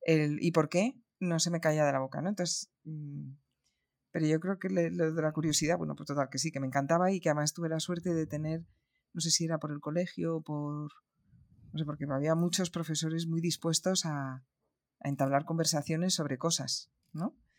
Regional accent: Spain; also born or lived in Morocco; tengo una mitad malagueña, una mitad francesa y nací en Marruecos para terminar de liarlo todo.

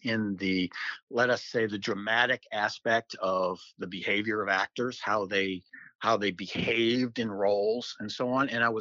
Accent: Bangor, Maine, United States; Sure. I was born and raised in the Bangor, Maine area. I was born in 1960, so I'm getting up there towards AARP status for sure.

